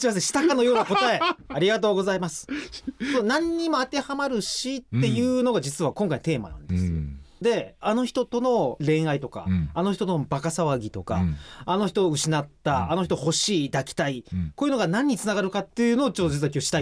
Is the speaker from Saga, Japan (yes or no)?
yes; Saga, Japan; 僕佐賀県出身なんですが、